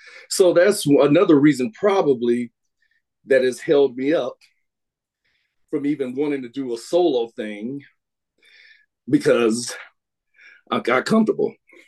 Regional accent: the South, United States; because I'm from South and I was just saying this a niche kind of a market. I hear that when I go home

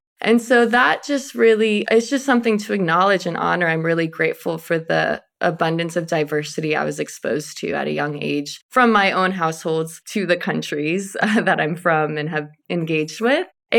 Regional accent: Los Angeles, California, United States; So I grew up in Los Angeles. But my family is from Croatia and Slovenia. So my parents immigrated and had me here.

